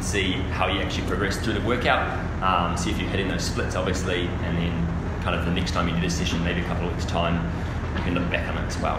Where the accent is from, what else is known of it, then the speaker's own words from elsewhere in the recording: Liverpool, North West England, United Kingdom; now in New Zealand; A few of my British mates at school growing up, obviously we're from Liverpool, so I just gravitated towards that.